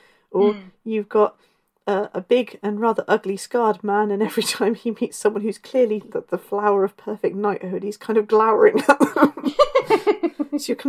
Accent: Ireland; I'm Irish.

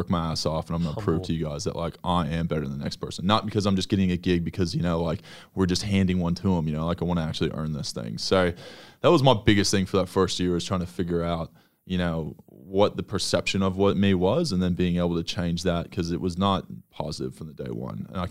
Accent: United States; I think the start, like one of the biggest things, like being American was the stigma that came with it.

